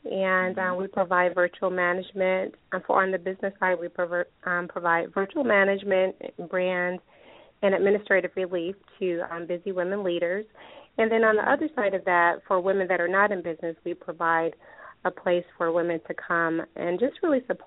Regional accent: Champaign, Illinois, United States; I have two daughters, and I am from Champaign, Illinois.

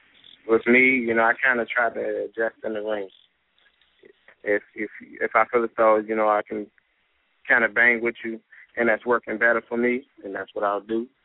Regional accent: Washington, District of Columbia, United States; It's going to be in Washington, D.C., my hometown.

